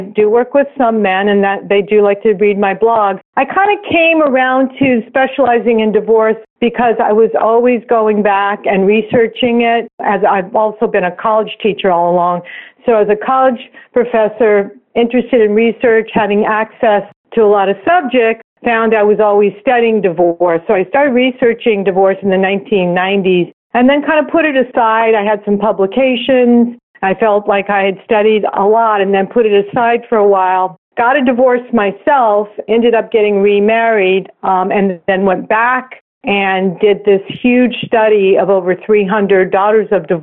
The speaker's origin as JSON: {"language": "English", "town": "Los Angeles", "region": "California", "country": "United States", "said": "And I'm from Los Angeles."}